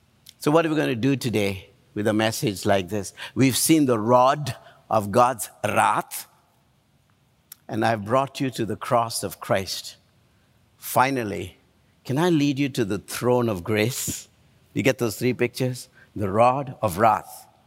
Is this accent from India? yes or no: yes; India; English is a second language; now in United States; I'm from India and I eat a lot of curry.